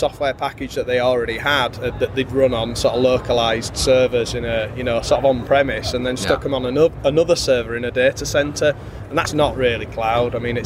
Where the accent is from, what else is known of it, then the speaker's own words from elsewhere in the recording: the north of England, United Kingdom; a lot of Americans think we are from Australia, because we're from the north of England.